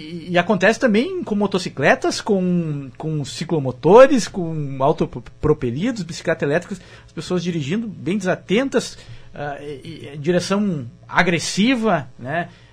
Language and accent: Portuguese; Catuípe, Rio Grande do Sul, Brazil; Eu sou de Catuípe, mas eu já convivo bastante tempo aqui.